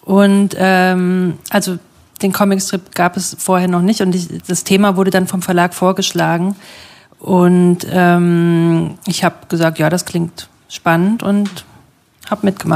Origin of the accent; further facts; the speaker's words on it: Bad Kreuznach, Rhineland-Palatinate, Germany; ich komme aus Bad Kreuznach, das ist in der Nähe vom Hunsrück